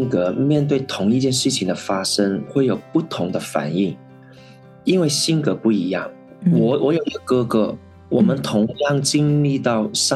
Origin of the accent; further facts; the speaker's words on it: Macau; 我是在澳门土生土长，然后也现在从澳门开始出发来服侍主。我小时候是在一个贫民区里面长大啊，家里很穷啊，